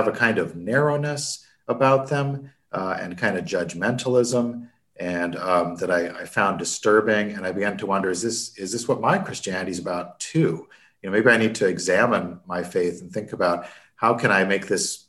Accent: Connecticut, United States; So basically, I grew up in Connecticut, in a suburb of New York, and my father initially, you know, commuted to the city.

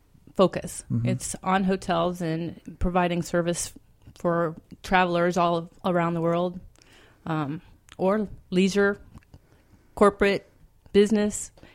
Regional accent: Destin, Florida, United States; also born or lived in Pensacola; I'm originally from Pensacola, raised in Destin, Florida, which is in the panhandle between Panama City and Pensacola.

